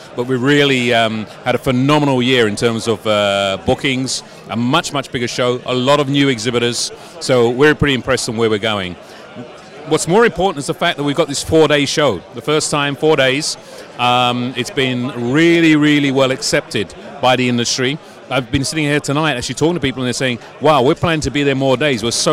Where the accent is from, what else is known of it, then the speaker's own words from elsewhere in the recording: Munich, Bavaria, Germany; moved away; My hometown is Munich, which is a couple of hundred kilometers down the road, but it's not far away.